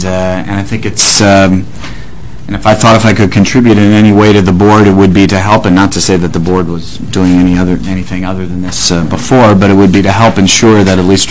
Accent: St. Paul, Minnesota, United States; also born or lived in Edina; I'm a lawyer in Minneapolis. I was born in St. Paul, grew up half in St. Paul and half in Edina, graduate of the University of Wisconsin at Madison and the University of Minnesota Law School.

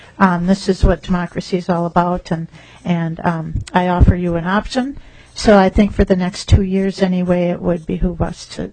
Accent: Stillwater, United States; In my school district, I'm from Stillwater, 40% of the kids are involved only in athletics.

